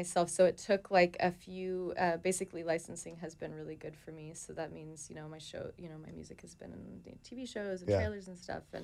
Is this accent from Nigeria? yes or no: no; Toronto, Ontario, Canada; I'm from Toronto, Canada